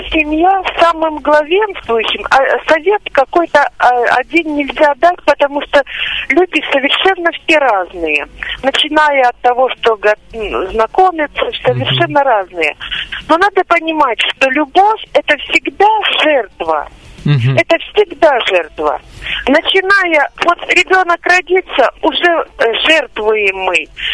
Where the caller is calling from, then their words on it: Voronezh Oblast, Russia; Я из Воронежской области звоню.